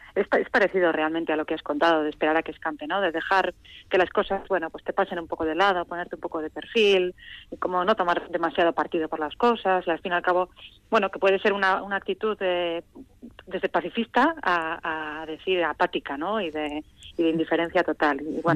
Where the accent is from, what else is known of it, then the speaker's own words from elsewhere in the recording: Vitoria, Basque Country, Spain; empezando por Vitoria, que es mi ciudad natal